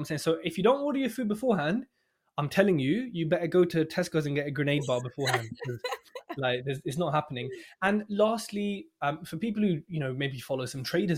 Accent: London, United Kingdom; I'm a Londoner, man. I know the ends. I know this place.

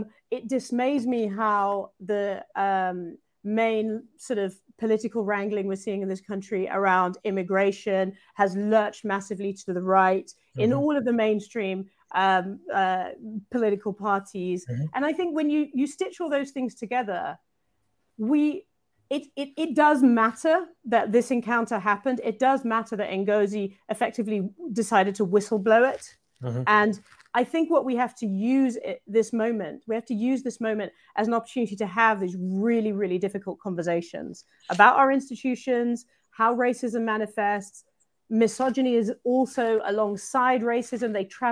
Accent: United Kingdom; I'm British, but he wouldn't have counted me in his, you know, doom and gloom forecasts

